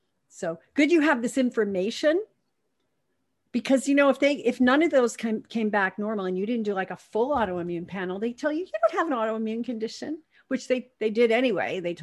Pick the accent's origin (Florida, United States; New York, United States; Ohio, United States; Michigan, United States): New York, United States; I'm a Italian from New York. So when things get to me, I express it.